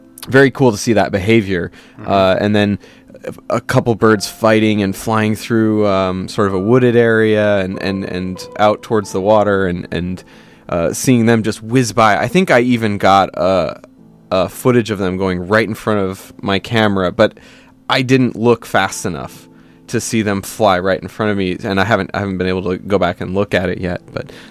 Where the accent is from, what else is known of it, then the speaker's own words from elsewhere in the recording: Pacific Northwest, United States; And growing up in the Northwest, I really was exposed to that.